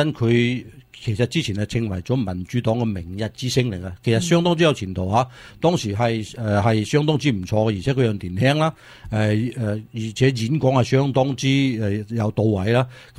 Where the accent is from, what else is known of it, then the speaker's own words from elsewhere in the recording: United States; 但系其实咧唔系我哋美国人最佳选择啊